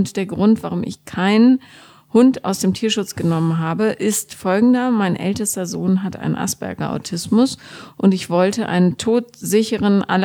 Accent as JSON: {"language": "German", "town": "Munich", "region": "Bavaria", "country": "Germany", "tie": "born there", "also_born_or_lived": "Regensburg / Bonn / Berlin", "said": "ich bin in München geboren."}